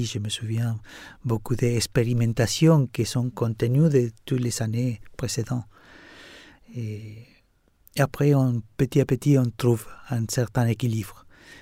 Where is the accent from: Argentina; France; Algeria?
Argentina; Buenos Aires; born there; French is a second language; Je suis né à Buenos Aires, la capitale de l'Argentine, cette grande ville que à mon enfance encore on peut vivre dans le rythme des quartiers.